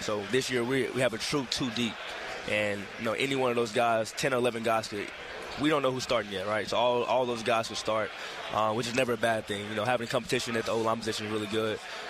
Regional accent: Houston, Texas, United States; But, you know, I'm from Houston, Texas, man, the best city in the world.

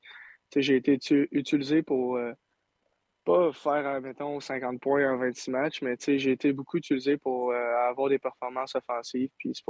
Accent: Saint-Eustache, Quebec, Canada; moi, je viens de Saint-Eustache, avec mes parents sont tout le temps là

